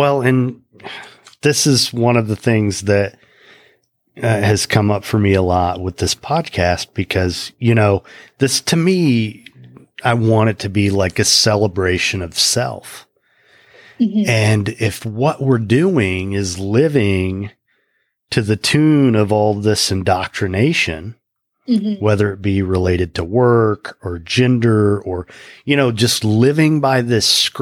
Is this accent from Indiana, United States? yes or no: yes; Indiana, United States; being a kid who grew up in central Indiana